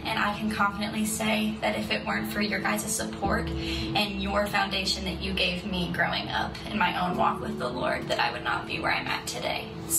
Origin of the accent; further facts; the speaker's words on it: Madison Park, United States; now in Springfield, United States; I had the honor of growing up in Madison Park and now work for Hill City Church in Springfield, Missouri.